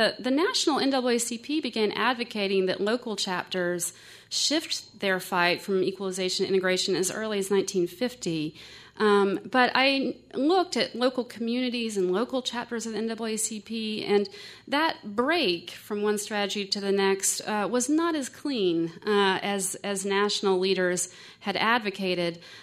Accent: Hickory, North Carolina, United States; that in my hometown, I grew up in Hickory, and there you see a new high school wing being added to the 12th-grade black school there as late as 1957.

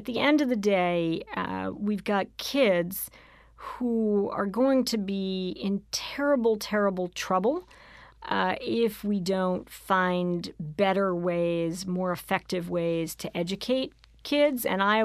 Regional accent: Harlem, New York, United States; I grew up in Harlem. You can be white and grow up in Harlem. I went to District 5 schools as a child.

